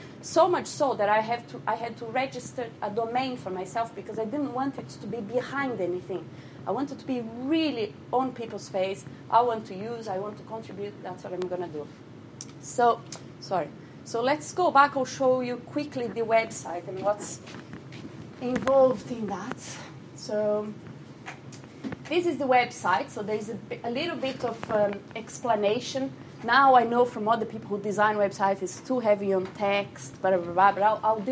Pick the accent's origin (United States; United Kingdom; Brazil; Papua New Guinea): Brazil; First, because I'm from Brazil, so I have this personal motivation.